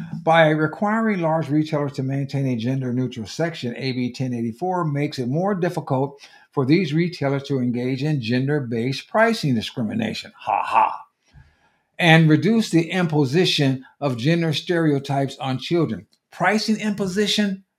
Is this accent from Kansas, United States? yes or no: no; California, United States; That's my home state of California, crazy as hell, and going there and dragging all the kids with it.